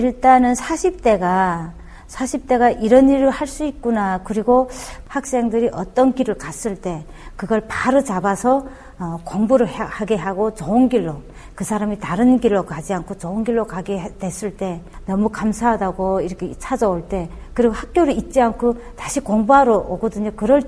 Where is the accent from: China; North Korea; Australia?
North Korea; now in South Korea; 저는 한국예술직업전문학교에 다니는 북한이탈주민 4년차, 네, 한국의 4년차 되는